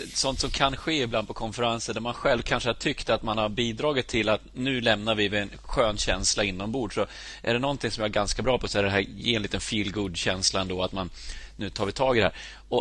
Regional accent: Skåne, Sweden; accent: Scanian; då låter det som en skåning som säger what a handsome face

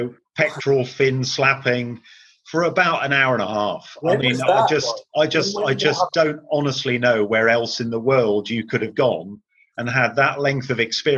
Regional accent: South West England, United Kingdom; And I saw it just stood in my hometown, if you like, looking off the edge of Bury Head.

